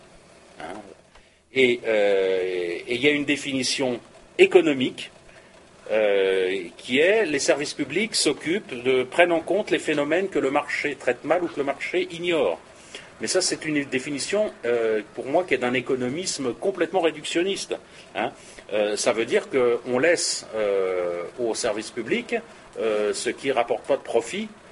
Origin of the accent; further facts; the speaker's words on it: France; surtout chez nous en France, où on a des institutions de la Ve République qui sont assez monarchiques